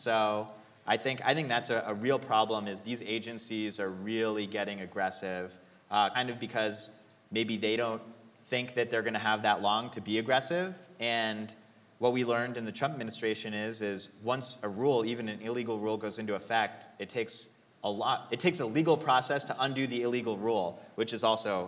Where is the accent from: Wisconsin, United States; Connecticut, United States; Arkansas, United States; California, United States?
Connecticut, United States; now in Iowa, United States; I grew up in Connecticut. I'm an Iowan by choice. I love living in a state where I can defend the people